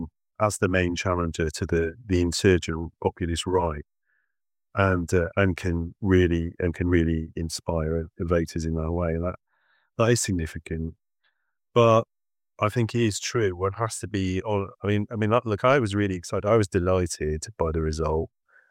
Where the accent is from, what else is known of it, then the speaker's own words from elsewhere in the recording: Northwest, United States; I grew up in the Northwest.